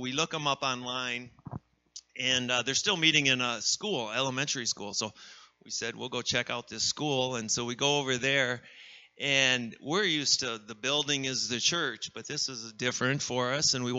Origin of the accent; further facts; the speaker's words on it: Iowa, United States; And I'm from Iowa, and I'm like, well, international's a tractor.